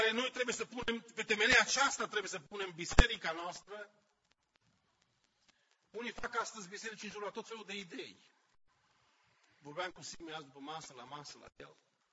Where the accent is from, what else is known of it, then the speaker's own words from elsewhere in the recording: Romania; noi am crescut în România